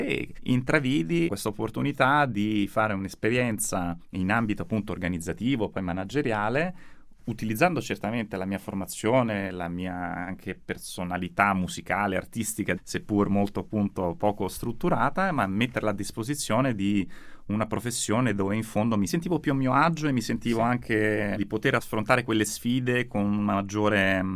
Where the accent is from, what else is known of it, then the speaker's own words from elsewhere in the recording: Rome, Lazio, Italy; born there; Io sono nato a Roma